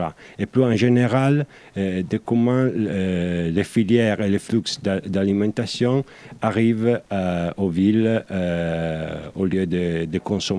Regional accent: Turin, Piedmont, Italy; Oui, je viens d'Italie, je viens de Turin

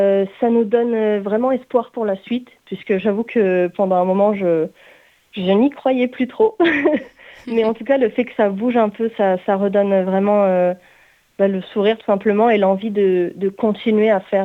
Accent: Occitanie, France; sachant que je viens du Gard, c'est trop cool.

